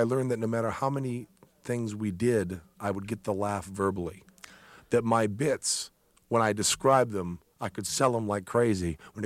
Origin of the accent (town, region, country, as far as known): Greenfield, Massachusetts, United States; born or raised there